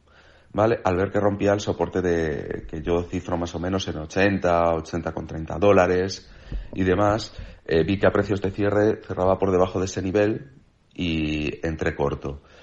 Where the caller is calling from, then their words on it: Madrid, Community of Madrid, Spain; de Madrid.